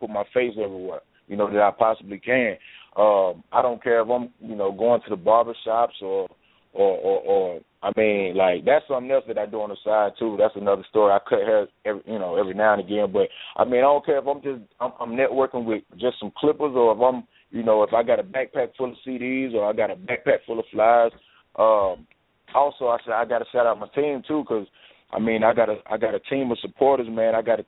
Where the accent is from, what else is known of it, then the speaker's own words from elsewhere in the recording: Arkansas, United States; also born or lived in Chicago; man. I was born in Chicago. I was raised in Arkansas, southeast Arkansas to be exact, man.